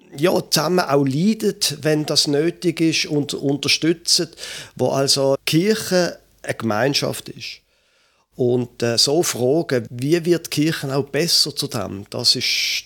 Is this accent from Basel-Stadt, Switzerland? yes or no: yes; Basel, Basel-Stadt, Switzerland; now in Klettgau, Switzerland; Ich bin in Basel aufgewachsen, hatte nie gedacht, dass ich einmal noch nördlicher wohnen würde als Basel, aber das mache ich jetzt. Ich bin 54 Jahre alt